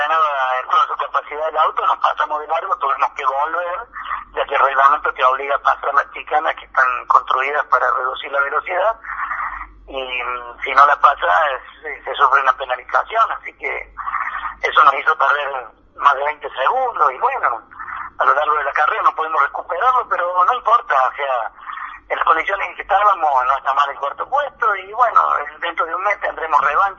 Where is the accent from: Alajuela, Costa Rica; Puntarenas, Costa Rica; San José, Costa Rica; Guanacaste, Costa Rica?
San José, Costa Rica; Escazú; para mí, por supuesto, es especial, porque estoy en mi pueblo, pero seguramente todos recuerdan a la vuelta del año, al tiempo, lo que fue el paso por Villa Escazú